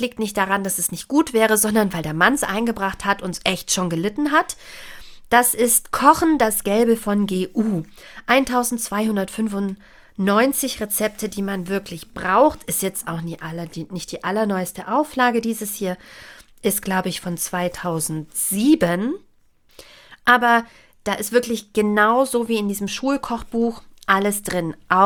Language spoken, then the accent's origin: German; Bavaria, Germany; born there; Ich bin ja gebürtige Bayerin.